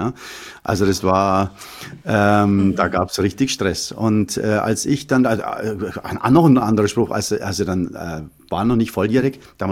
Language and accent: German; Munich, Bavaria, Germany; Ich bin also am Hasenbergl aufgewachsen in München. Das ist ein Glasscherbenviertel. Also sehr viele Flüchtlinge damals nach dem Krieg, die dort hingeortiert worden sind. Kompletter sozialer Wohnungsbau etc.